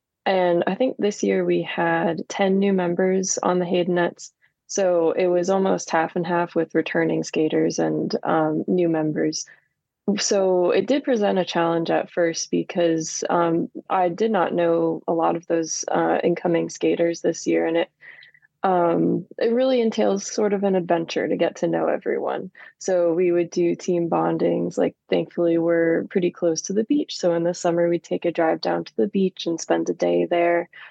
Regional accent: New Jersey, United States; now in Massachusetts, United States; Ashley and I are both not original Massachusetts residents. I'm from New Jersey, and that's about 4 or 5 hours away.

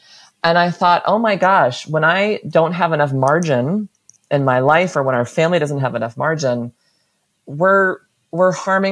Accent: United States; so much of my identity, especially I think as an American, is wrapped up in producing stuff and consuming stuff.

